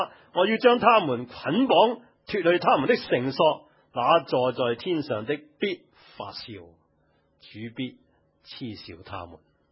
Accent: China; 我们中国人一想起狐狸，你想到什么？蛊惑啦，阴湿啦，狡诈啦，这个是中国人的。

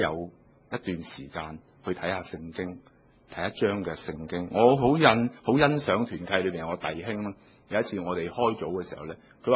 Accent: Hong Kong; 我们香港人呢，我自己觉得呢，第一样东西我们最难的关卡就是忙。

